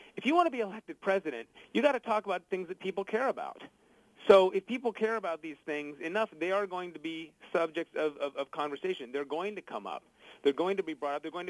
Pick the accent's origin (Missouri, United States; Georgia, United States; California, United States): California, United States; Look, I'm a Californian. I was born there. I was raised there.